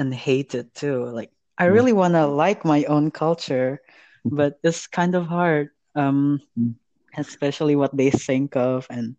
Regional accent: Jakarta, Indonesia; English is a second language; I'm from Jakarta, the capital city.

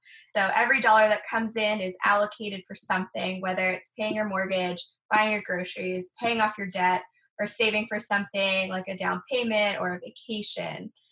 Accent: Canada; So I know it does definitely out me as a Canadian

